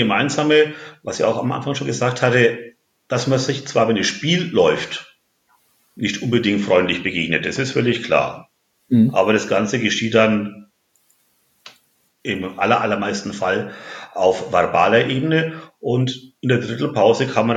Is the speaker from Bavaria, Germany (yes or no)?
yes; Nuremberg, Bavaria, Germany; als Nürnberger ist man da ja leidgeprüft